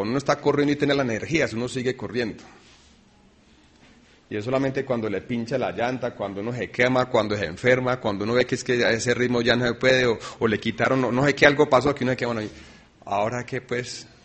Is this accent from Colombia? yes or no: yes; Colombia; moved away; Yo salí de Colombia hace 4 años y medio, llegué a un país donde yo no sabía el idioma